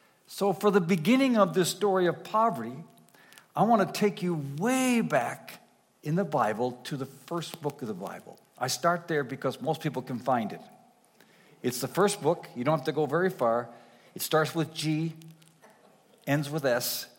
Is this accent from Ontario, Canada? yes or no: no; Nova Scotia, Canada; Now, I grew up in Nova Scotia, Annapolis Valley, apples everywhere.